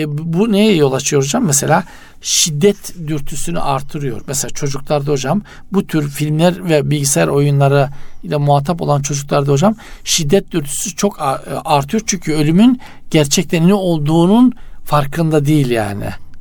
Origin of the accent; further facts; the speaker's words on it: Black Sea Region, Turkey; Bizim Karadeniz'de hocam ilginç bir uygulama vardır özellikle şeylerde. Trabzon, Rize, Artvin taraflarında